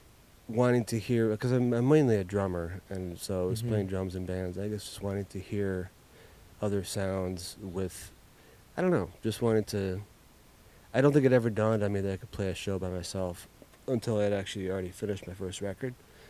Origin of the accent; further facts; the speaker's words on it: Minneapolis, Minnesota, United States; Yeah, I grew up in South Minneapolis.